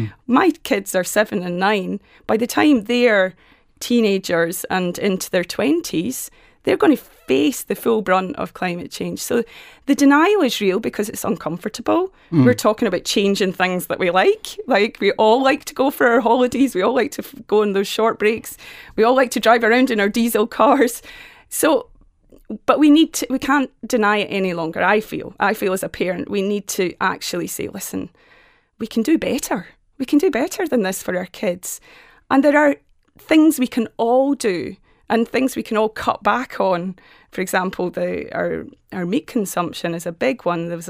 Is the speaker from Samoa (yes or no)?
no; Maynooth, Kildare, Ireland; I come from Maynooth, and the third level colleges are getting involved as well.